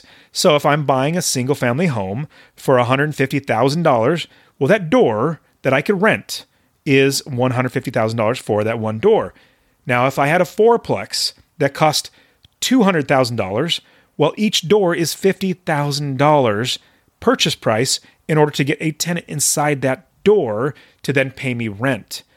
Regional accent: West Coast, United States; I mean, I grew up on the West Coast.

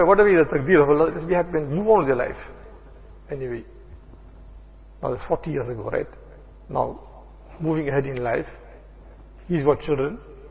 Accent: India; English is a second language; moved away; I know it's about almost 40 years, right? When I came from India.

